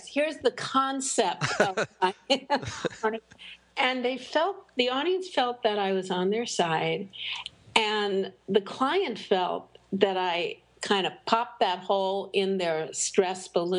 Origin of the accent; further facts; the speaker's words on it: Los Angeles, California, United States; I'm from Los Angeles.